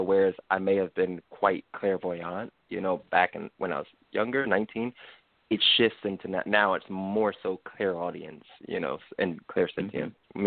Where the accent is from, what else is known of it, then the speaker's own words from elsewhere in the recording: New York City, New York, United States; now in Austin, United States; I'm from New York City, but I'm in Austin, Texas right now.